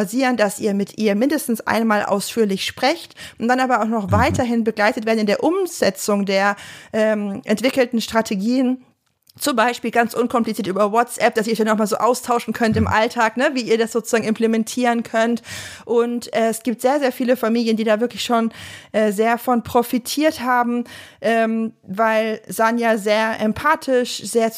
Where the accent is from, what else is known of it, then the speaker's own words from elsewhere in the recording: Saxony, Germany; now in Frankfurt am Main, Germany; Ich stamme aus Sachsen, mein Mann aus Franken. Allerdings leben wir seit mehr als 10 Jahren in Frankfurt am Main und sprechen daher im Alltag so gut wie kein Dialekt.